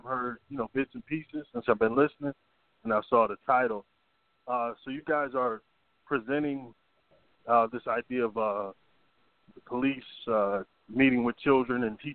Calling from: Atlanta, Georgia, United States; I'm in Atlanta.

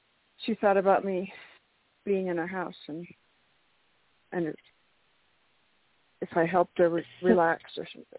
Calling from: New Mexico, United States; from New Mexico.

